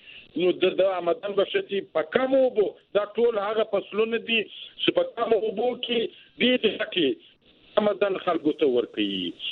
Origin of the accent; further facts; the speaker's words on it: Balochistan, Pakistan; موږ په پاکستان کې یو ډیر غریب صوبای یو